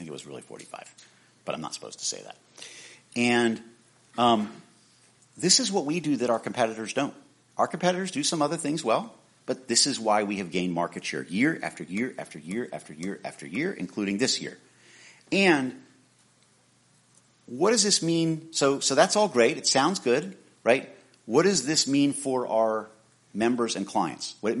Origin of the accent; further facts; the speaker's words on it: Florida, United States; I like Publix because I'm from Florida.